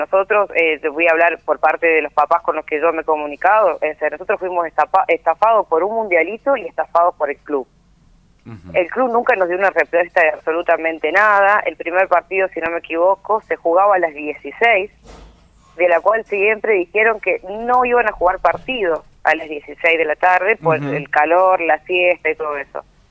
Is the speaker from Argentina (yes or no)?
yes; San Juan, Argentina; born there; cuando yo soy nacida en San Juan, preguntamos a mis primos y a unos tíos que tengo yo